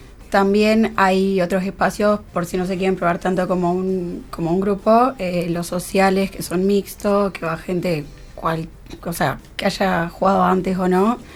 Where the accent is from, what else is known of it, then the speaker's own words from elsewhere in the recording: Rocha, Uruguay; yo también soy del interior, soy de Rocha.